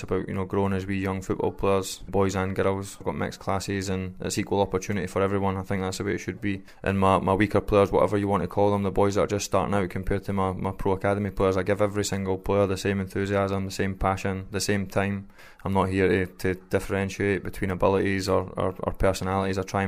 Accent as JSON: {"language": "English", "region": "Scotland", "country": "United Kingdom", "tie": "born or raised there", "said": "I was growing up in the Borders."}